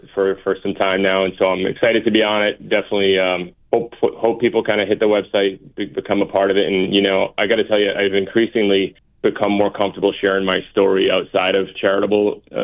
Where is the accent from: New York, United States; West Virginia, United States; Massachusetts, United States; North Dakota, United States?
Massachusetts, United States; Boston; I grew up in the Boston area, played high school hockey at a place called Catholic Memorial.